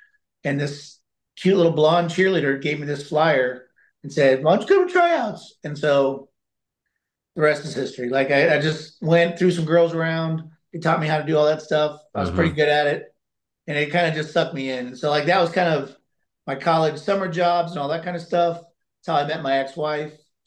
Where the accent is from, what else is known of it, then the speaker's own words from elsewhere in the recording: Columbus, Ohio, United States; moved away as an adult; now in Boca Raton, United States; I'm originally from Columbus, Ohio